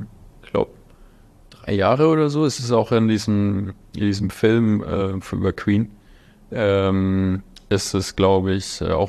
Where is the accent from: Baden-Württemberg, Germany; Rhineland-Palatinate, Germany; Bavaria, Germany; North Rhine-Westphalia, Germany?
Bavaria, Germany; born there; ich bin gebürtiger Unterfranke